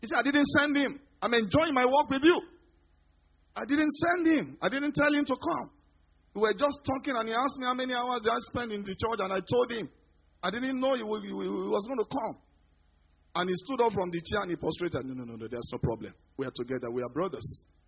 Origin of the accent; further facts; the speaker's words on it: Jos, Plateau, Nigeria; I told you I came from Jos.